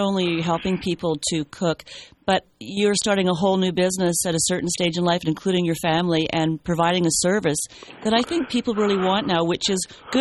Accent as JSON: {"language": "English", "town": "Victoria", "region": "British Columbia", "country": "Canada", "tie": "born or raised there", "said": "I grew up in Victoria, so he was a fixture for me as well because I listened to him growing up."}